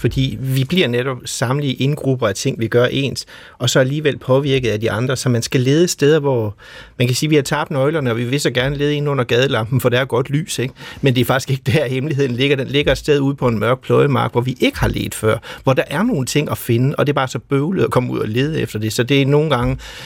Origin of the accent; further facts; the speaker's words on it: West Jutland, Denmark; fordi vi kommer fra Vestjylland